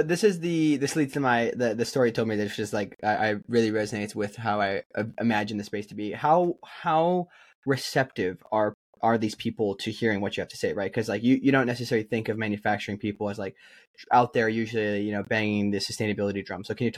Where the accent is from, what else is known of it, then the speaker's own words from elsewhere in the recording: Midwest, United States; but I'm from the Midwest, so I generally, you know, I understand how these people think